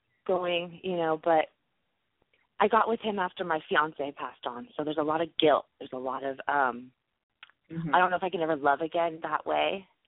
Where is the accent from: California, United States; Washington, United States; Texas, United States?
California, United States; I'm Bay Area, and that's kind of my question right now.